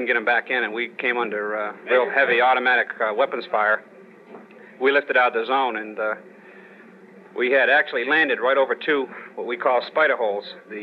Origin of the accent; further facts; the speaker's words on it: Hinsdale, New Hampshire, United States; I'm from Hinsdale, New Hampshire right now. That's where my mother lives at this time.